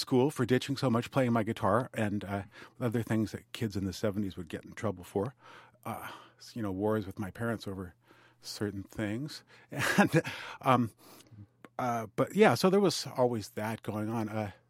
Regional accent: Oakland, California, United States; born there; No, I was born in Oakland, California.

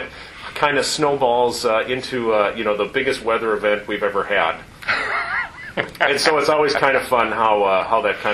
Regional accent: Red Wing, Minnesota, United States; I grew up in Red Wing, Minnesota. So we had winter.

